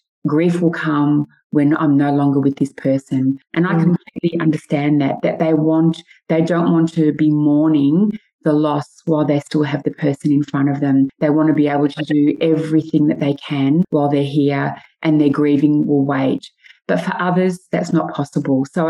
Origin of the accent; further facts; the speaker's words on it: Melbourne, Victoria, Australia; when I grew up in Melbourne, I used to dance over in Preston and it was a very large Italian community over there.